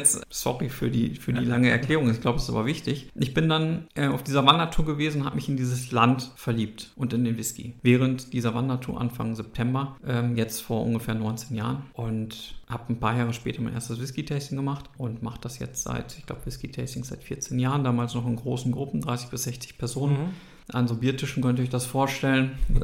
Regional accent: Münster, North Rhine-Westphalia, Germany; Ich komme eigentlich aus Münster

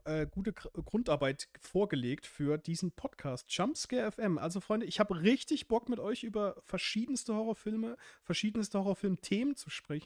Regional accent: Baden-Württemberg, Germany; Ich komm ursprünglich aus dem Schwarzwald

